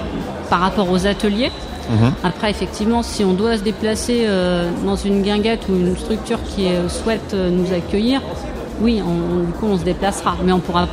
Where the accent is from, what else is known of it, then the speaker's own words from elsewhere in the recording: Châteauneuf-sur-Charente, Nouvelle-Aquitaine, France; born there; Oui, je suis née à Châteauneuf.